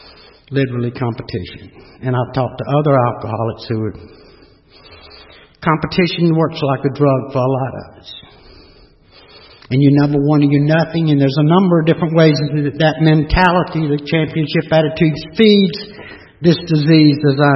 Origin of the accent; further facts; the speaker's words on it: Atlanta, Georgia, United States; I was raised here in Atlanta. Went to Northside High School back when Northside High School was college prep